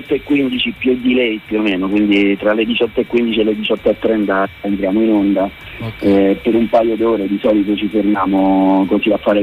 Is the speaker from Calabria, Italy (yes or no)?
no; Potenza, Basilicata, Italy; essendo nato e cresciuto qui a Potenza, appunto, sono proprio cresciuto molto spesso ballando